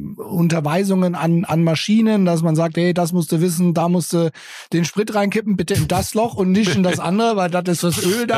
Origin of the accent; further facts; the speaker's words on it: Bavaria, Germany; Ja, ich komme aus Bayern. Hallo, bei uns sagt man halt Servus.